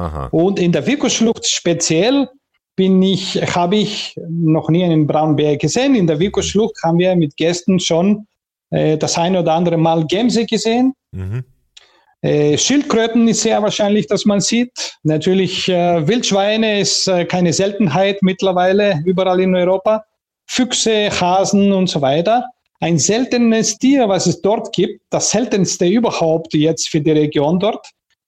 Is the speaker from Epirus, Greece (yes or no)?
yes; Metsovo, Epirus, Greece; zu meinem Heimatdorf Metsovo und dort wandern wir am Bärentrail, am sogenannten Ursa-Trail, weil wir sprechen ein Dialekt bei mir im Dorf Metsovo, ein Dialekt, was altromanische Wurzeln hat.